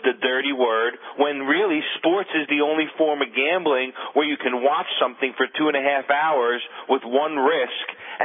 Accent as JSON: {"language": "English", "region": "New York", "country": "United States", "tie": "born or raised there", "lives_now": "Miami, United States", "said": "Look, I'm from New York. I spent my whole life there. I live in Miami now, which is like the sixth borough."}